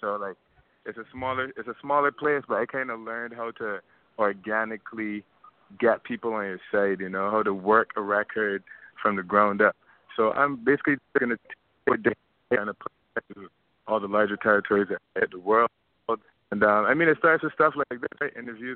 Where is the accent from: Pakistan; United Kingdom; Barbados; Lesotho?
Barbados; now in Toronto, California, United States; I am a hip hop artist, born and bred in Barbados.